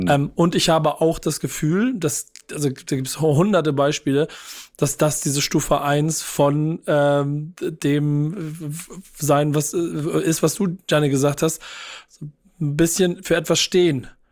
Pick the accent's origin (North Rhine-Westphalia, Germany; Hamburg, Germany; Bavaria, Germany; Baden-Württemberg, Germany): Hamburg, Germany; das war ein kleines Örtchen für mich als Hamburger, arroganter Penner.